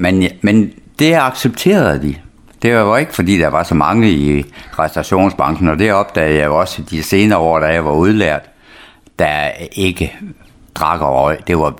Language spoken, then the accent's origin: Danish; Vorst, North Denmark Region, Denmark; jeg er født i Vorst, der ligger lige 12 km syd for Aalborg. Og jeg har jo været i Vorst i de første 16 år af mit liv. Og jeg gik jo i skole i Vorst de første 7 år